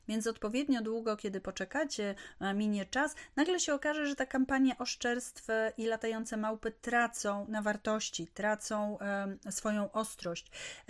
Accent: Warsaw, Masovian Voivodeship, Poland; Jestem z Warszawy, więc na Mokotowie na przykład.

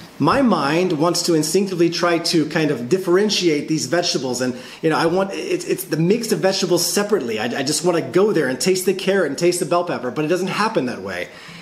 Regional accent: Alabama, United States; Growing up in Alabama, I just wasn't raised on that much fish.

